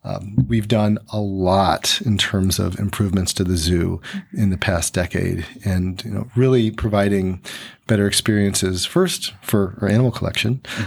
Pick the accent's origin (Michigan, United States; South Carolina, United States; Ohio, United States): Ohio, United States; Lakewood; And I'm very involved in my hometown of Lakewood.